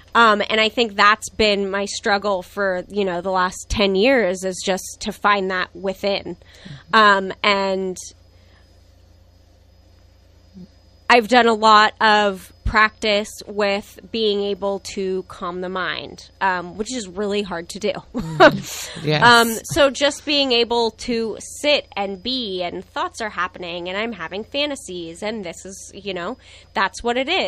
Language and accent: English; El Cerrito, California, United States; also born or lived in Oakland; now in Fairfax, United States; You know, I was born in Oakland, that area, East Bay, grew up until about until grade school in El Cerrito. So we spent a lot of time in Berkeley.